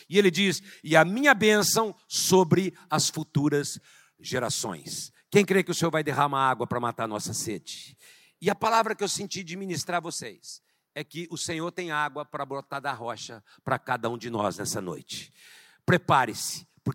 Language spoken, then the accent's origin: Portuguese; Ribeirão Preto, São Paulo, Brazil; born there; É que eu nasci em Ribeirão Preto, né? Fui o único dos filhos que nasci em Ribeirão Preto, justamente nessa época que meus pais estavam em Ribeirão Preto, né? E eu nasci em Ribeirão